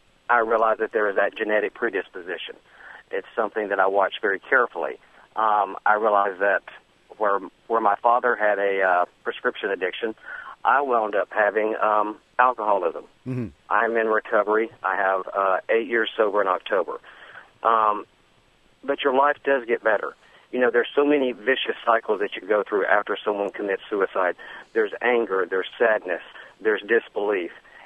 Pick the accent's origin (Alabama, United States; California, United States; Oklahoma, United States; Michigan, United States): Alabama, United States; Being the son of a pastor growing up in Alabama, it was quite shocking to our family.